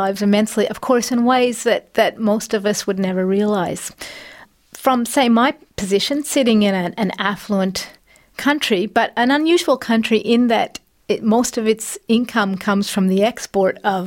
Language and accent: English; Canada; now in Australia; when I moved to Australia from Canada in the mid-1980s, the price of cars was, I found it amazing and horrifying.